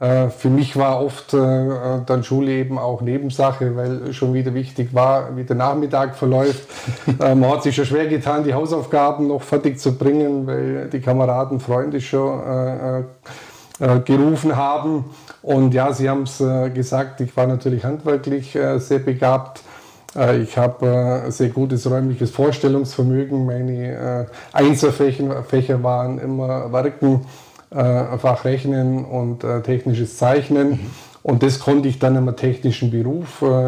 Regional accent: Memmingen, Bavaria, Germany; also born or lived in Hitzenhofen / Steinheim; Ja, ich bin sozusagen ein Landkind, zunächst einmal in Hitzenhofen gewesen, dann nach Steinheim gezogen und dann nach Memmingen gekommen, aufgewachsen am Hühnerberg im Industriegebiet.

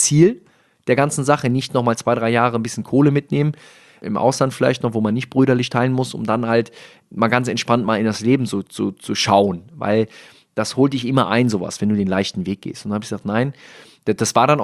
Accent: Rhineland, Germany; Als Rheinländer bringt man auch viel Energie mit.

